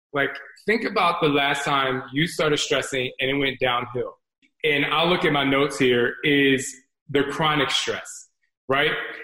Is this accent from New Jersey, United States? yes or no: yes; New Jersey, United States; I grew up in Jersey, we didn't see a lot of them.